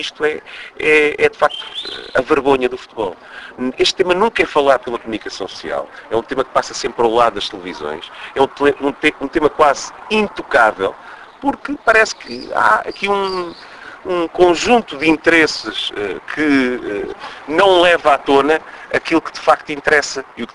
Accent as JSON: {"language": "Portuguese", "country": "Portugal", "said": "porque eu sou um cidadão português, e eu não me revejo nesta situação"}